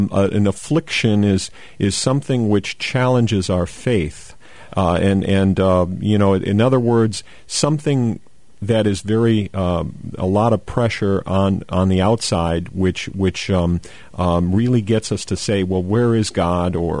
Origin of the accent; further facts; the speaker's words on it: United States; I just as an American, I'm offended by it.